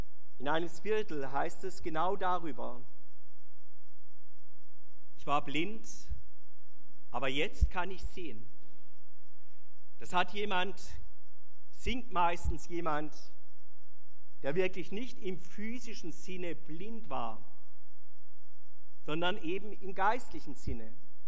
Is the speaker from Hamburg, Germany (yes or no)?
no; Pforzheim, Baden-Württemberg, Germany; auf den Straßen meiner Heimatstadt Pforzheim